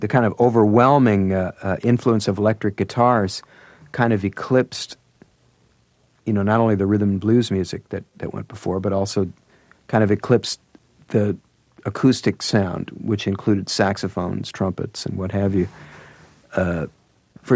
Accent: St. Louis, Missouri, United States; because I grew up in St. Louis, and so a lot of that music was being played on the radio.

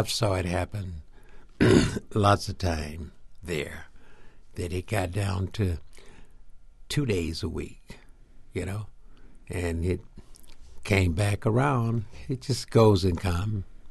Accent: the South, United States; But it wasn't too hard for me because I was from the South anyway, and it was hard there.

